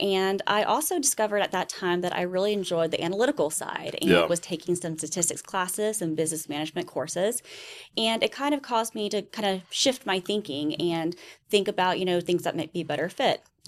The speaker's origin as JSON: {"language": "English", "town": "Lexington", "region": "South Carolina", "country": "United States", "tie": "born or raised there", "also_born_or_lived": "Columbia", "said": "Yeah, I'm a local. I was born in Columbia, raised in Lexington, went to Columbia College for school, and never really left the area. I love Columbia and it's home for me."}